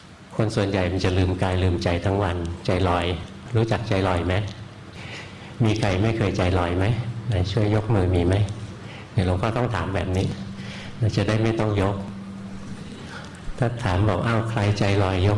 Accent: Bangkok, Thailand; บ้านเกิดหลวงพ่ออยู่แถวนี้แหละอยู่แถววรจักรนี่เองตอนเด็กๆ เดินผ่านโรงพยาบาลกลางเป็นประจำเลย

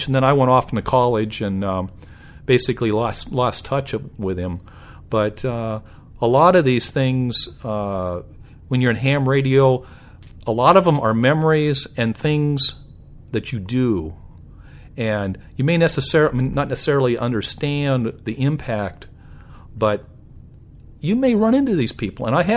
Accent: Washington, United States; And I grew up on the West Coast in Washington State, and it was very easy to talk to Japan from the West Coast versus the East Coast.

